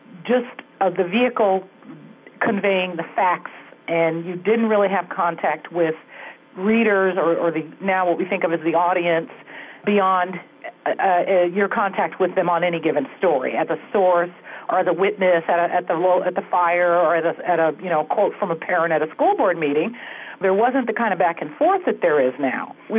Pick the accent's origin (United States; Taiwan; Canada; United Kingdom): United States; San Francisco, California; You're referring to my first daily newspaper job, which was in my hometown of San Francisco.